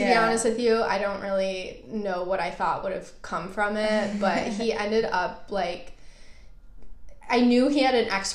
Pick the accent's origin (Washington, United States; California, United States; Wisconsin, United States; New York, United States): New York, United States; now in Manhattan, United States; I grew up in Western New York and right now I live in Manhattan.